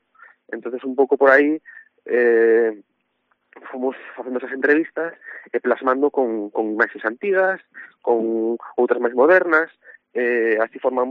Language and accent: Galician; Ribadeo, Galicia, Spain; ambos somos de Ribadeo.